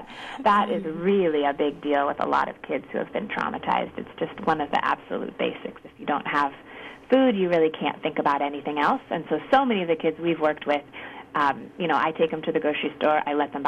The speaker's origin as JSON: {"language": "English", "town": "Chico", "region": "California", "country": "United States", "tie": "born or raised there", "said": "And I was raised in Chico, California, and I'd been out of the country once."}